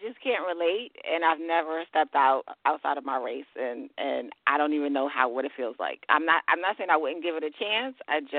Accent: Bronx, New York, United States; For me, I guess I grew up in the Bronx, so I wasn't around a lot of, you know, white people

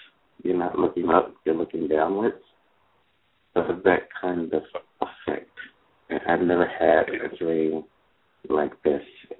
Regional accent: California, United States; I grew up here in California, and of course, this is Earthquake City. And the place that I was born in, I've lived my entire life.

